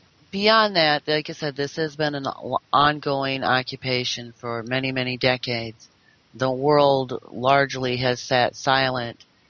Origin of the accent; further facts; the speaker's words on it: United States; I'm, as an American citizen and as ashamed as I am of my government's position on this, I don't foresee that happening.